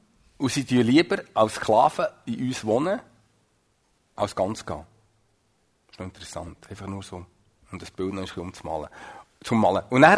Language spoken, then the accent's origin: German; Switzerland; ist natürlich als Schweizer äußerst populär, hä? Unsere Politik ist ein einziger Riesenkompromiss.